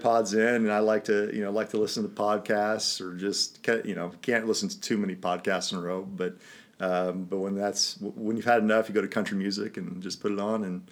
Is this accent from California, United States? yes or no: no; Indiana, United States; Growing up in Central Indiana, you know, we had the Cubs.